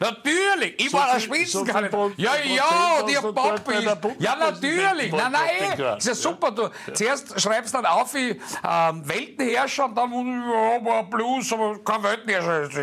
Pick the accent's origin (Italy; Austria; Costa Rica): Austria; Graz, Styria; weil ich bin ein Grazer.